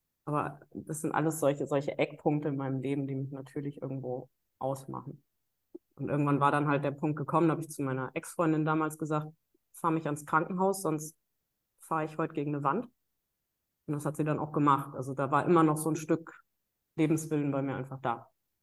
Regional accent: Thuringia, Germany; moved away as an adult; also born or lived in Hesse; now in Bremerhaven, Germany; Also ich bin in Thüringen aufgewachsen. Ich bin in Hessen geboren, in Thüringen aufgewachsen und dann mit 18 nach Bremerhaven.

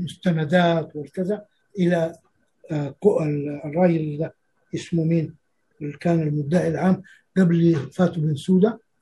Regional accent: Sudan; الجاي أنا من السودان

